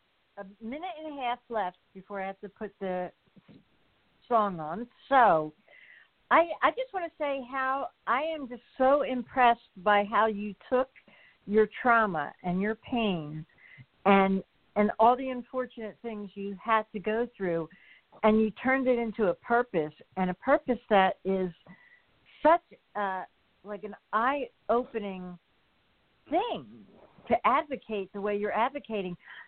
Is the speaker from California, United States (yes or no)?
no; New Jersey, United States; from New Jersey, and good night.